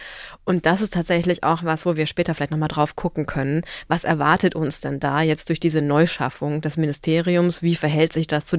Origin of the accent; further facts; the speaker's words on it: Bavaria, Germany; Ich komme aus Bayern und deswegen weiß ich, dass es in Bayern ein Digitalministerium gab